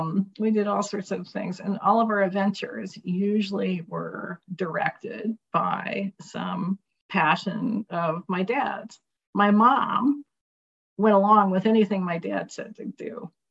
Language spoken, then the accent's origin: English; California, United States; I grew up in California.